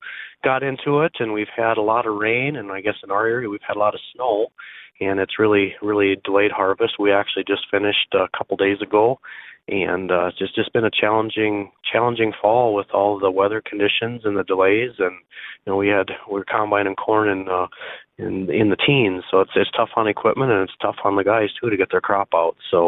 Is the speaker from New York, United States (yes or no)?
no; Andover, South Dakota, United States; from Andover, South Dakota, and president of the South Dakota Soybean Association.